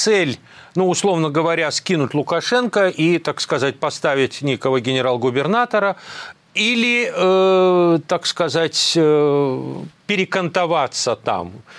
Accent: Belarus; как белорус

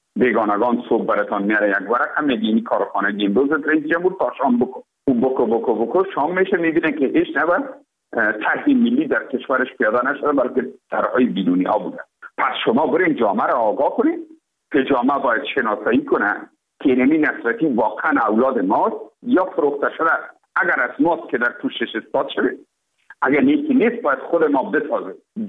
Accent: Afghanistan; ما افغان هستیم،

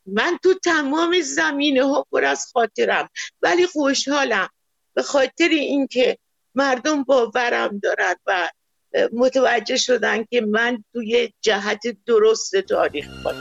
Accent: Iran; میدونن من ایرانیم

